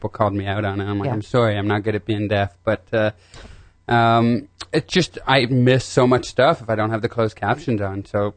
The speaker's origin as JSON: {"language": "English", "town": "Kitchener", "region": "Ontario", "country": "Canada", "tie": "born or raised there", "said": "Ontario, and the city was Kitchener, like an hour outside Toronto."}